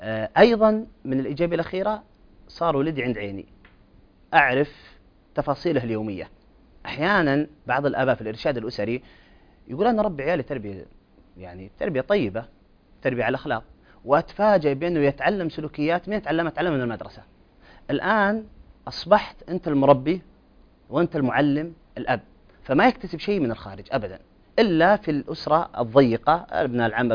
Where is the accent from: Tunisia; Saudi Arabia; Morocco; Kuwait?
Saudi Arabia